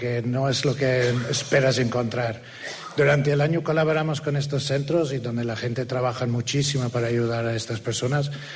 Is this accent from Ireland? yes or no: yes; Dublin, Leinster, Ireland; Spanish is a second language; Irlanda, de Dublín.